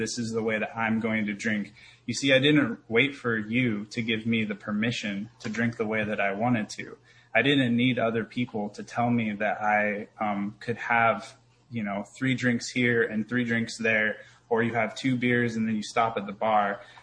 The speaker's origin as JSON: {"language": "English", "town": "Portland", "country": "United States", "said": "I came back to Portland after some time. I'm from Portland, from the name of my home group."}